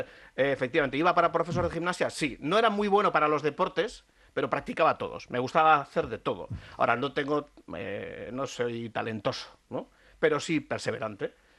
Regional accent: Lezama, Basque Country, Spain; Yo soy de Lezama.

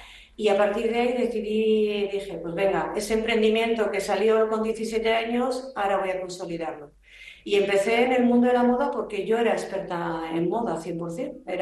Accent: Bilbao, Basque Country, Spain; yo ahí aguantando como buena vasca Tauro y de Bilbao

